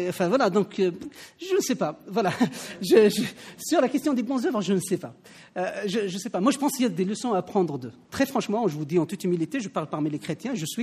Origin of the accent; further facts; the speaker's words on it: Algeria; j'ai grandi en Algérie et j'ai grandi dans une famille musulmane.